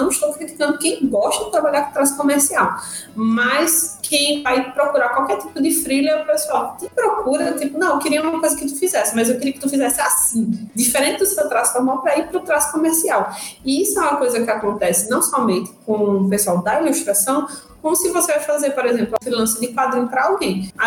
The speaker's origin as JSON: {"language": "Portuguese", "town": "Maceió", "region": "Alagoas", "country": "Brazil", "said": "Eu percebo isso porque eu sou do Maceió, e toda vez que eu vou para qualquer lugar do Brasil"}